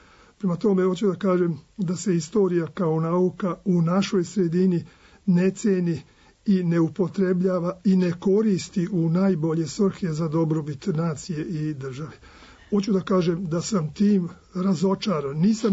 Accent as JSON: {"language": "Serbian", "region": "Vojvodina", "country": "Serbia", "said": "Ja sam kao Vojvođanin hteo da uzmem nešto iz nacionalne istorije Srba iz Ugarske."}